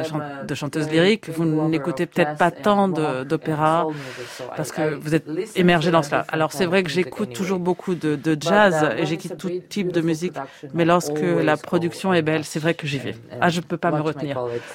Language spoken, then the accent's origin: French; Georgia; même si je suis de Géorgie et que la culture n'a rien à voir, je suis née en 1984 dans l'Union soviétique, et c'est vrai que j'ai grandi au sein de cette culture.